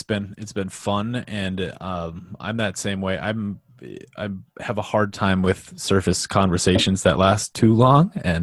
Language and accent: English; Drayton, North Dakota, United States; also born or lived in Minnesota, United States; I grew up in a town called Drayton, North Dakota for most of my childhood, and has about 600 people. And it's 30 miles from Canada and right on the Minnesota borde